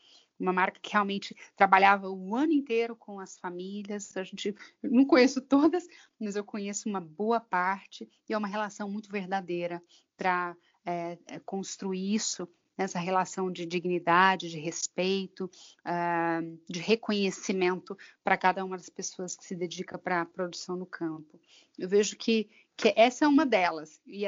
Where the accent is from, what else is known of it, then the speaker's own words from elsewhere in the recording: Minas Gerais, Brazil; accent: Minas Gerais; Eu sou mineira, né? Já deu para perceber aí pelo meu sotaque.